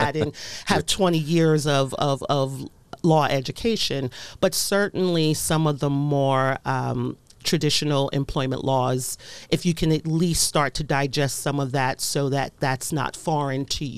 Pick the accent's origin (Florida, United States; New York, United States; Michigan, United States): New York, United States; Bronx; now in Harford County, United States; I am from the Bronx. Bronx, New York. Yes. Bronx girl.